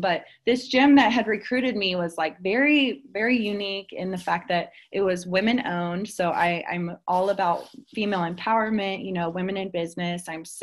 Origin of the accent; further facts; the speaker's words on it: Cincinnati, Ohio, United States; also born or lived in Dayton, United States; Like she said, I'm originally from Cincinnati, Ohio. Kind of lived a little bit of everywhere now. I went to school at the University of Cincinnati.